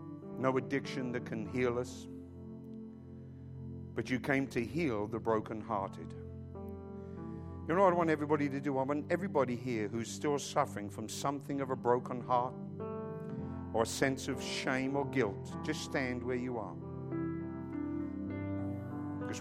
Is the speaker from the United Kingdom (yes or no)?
yes; England, United Kingdom; as an Englishman, I'm not fully aware of the laws of your country.